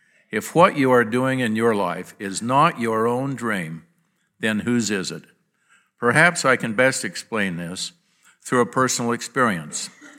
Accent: Blackfoot, Idaho, United States; also born or lived in Thomas; as a young boy growing up in Blackfoot and in Thomas

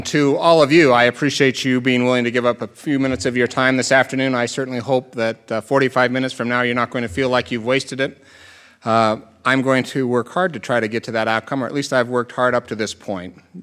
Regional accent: Utah, United States; now in New York City, United States; Bonnie and I grew up in Utah, and we always look forward to the privilege of returning to the Western United States.

